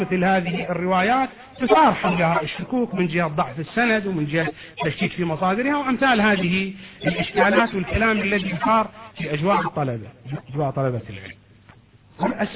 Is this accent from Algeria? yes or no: no; Iraq; أسماء المساجد عندنا في العراق أصلا نتعجب إذا يوجد مسجد باسم إمام من الأئمة